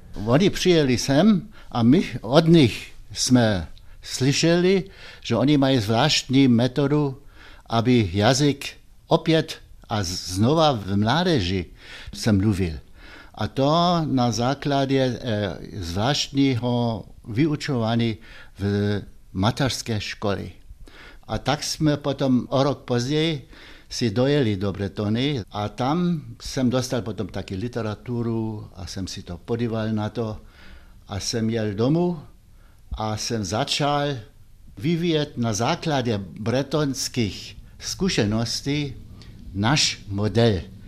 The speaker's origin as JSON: {"language": "Czech", "region": "Lusatia", "country": "Germany", "second_language": "Czech", "said": "To byli u nás v Lužici malá delegace"}